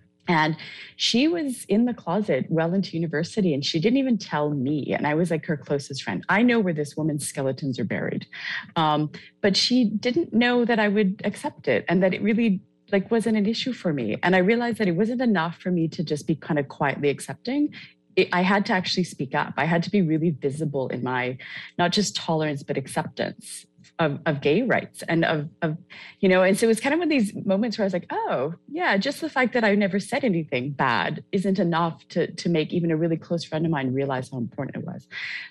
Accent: Vancouver, British Columbia, Canada; I grew up in Vancouver, which is where a lot of gay pride happens in Canada. This is where it started. And I also came from a family, we came from Eastern Europe

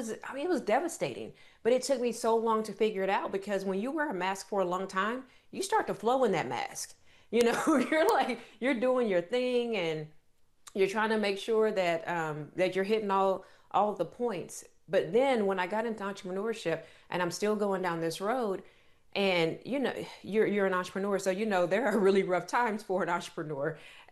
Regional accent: Oklahoma, United States; I grew up in Oklahoma, born and raised. I still live here in Oklahoma

